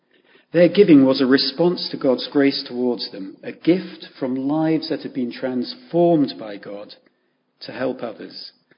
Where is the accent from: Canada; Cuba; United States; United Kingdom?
United Kingdom; I suspect the answer is because we're British, we wouldn't talk about it because we don't talk about money